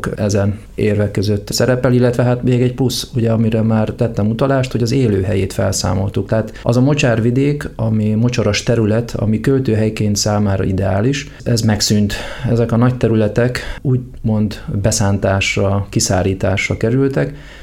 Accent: Debrecen, Hajdú-Bihar, Hungary; és akkor is én debreceni vagyok

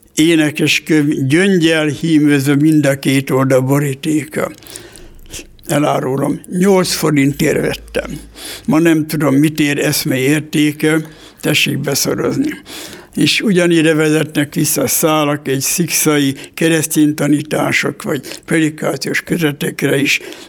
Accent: Sajóivánka, Borsod-Abaúj-Zemplén, Hungary; born there; Első kiállításom volt annak idején Sajó Ivánka szülőfalumban, községháza dísztermébe.

